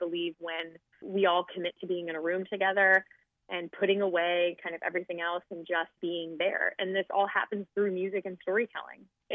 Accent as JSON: {"language": "English", "region": "California", "country": "United States", "tie": "born or raised there", "also_born_or_lived": "Cincinnati", "moved": "as an adult", "said": "when I moved from California right after high school, I went to Cincinnati"}